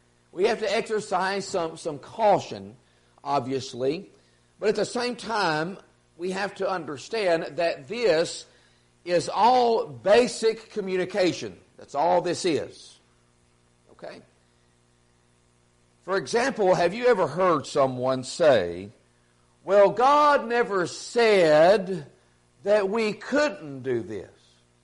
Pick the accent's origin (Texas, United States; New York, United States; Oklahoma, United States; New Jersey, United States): Texas, United States; Burkeville; I'm from Burkeville, Texas. I'm as simple as you get.